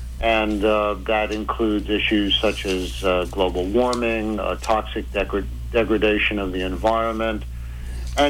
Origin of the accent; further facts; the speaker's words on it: New York City, New York, United States; born there; I was born in the Bronx